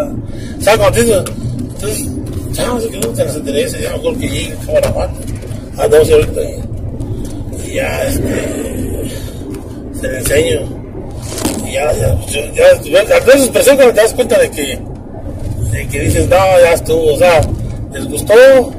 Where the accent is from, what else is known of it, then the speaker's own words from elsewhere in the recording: Guanajuato, Mexico; yo soy de Guanajuato.